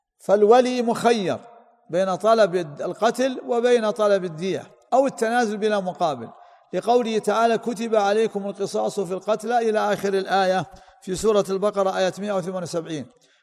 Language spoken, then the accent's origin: Arabic; Saudi Arabia; وعندنا في السعودية